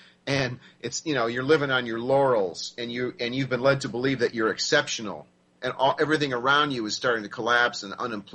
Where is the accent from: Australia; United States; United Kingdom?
United States; But as I like to say, I'm an American who actually knows world geography and world history.